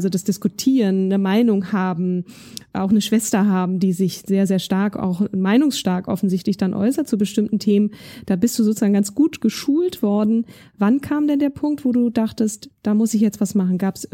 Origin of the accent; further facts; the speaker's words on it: Hesse, Germany; Ich komme aus Nordhessen, ich bin auf dem Dorf groß geworden.